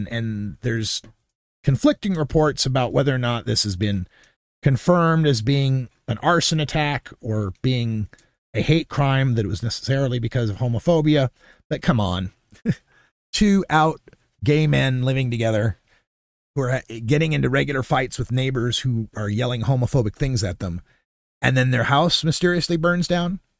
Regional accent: Idaho, United States; I've got no reason to boycott Idaho this weekend since they went and had a Pride celebration in my hometown.

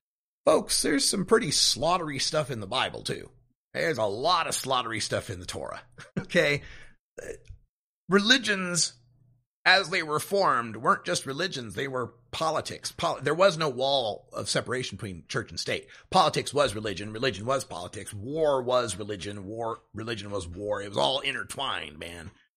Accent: Idaho, United States; completely outside of my reality growing up in Idaho.

